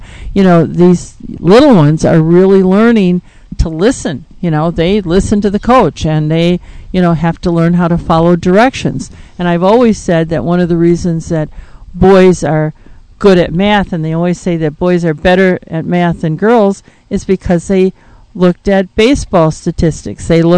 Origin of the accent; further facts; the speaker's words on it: Wisconsin, United States; when we grew up in Wisconsin, there wasn't Little League in my hometown either.